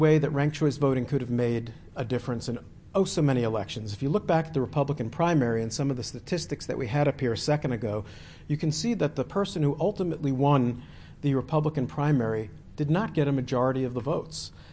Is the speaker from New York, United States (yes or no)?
no; Oregon, United States; from Benton County.